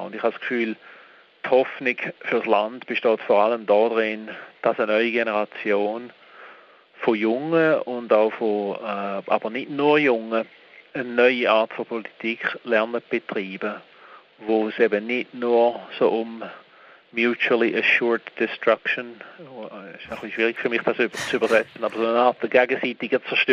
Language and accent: German; Switzerland; Und darum habe ich dann allerdings offiziell Neutralität beibehalten, wie man das ja als Schweizer gut kann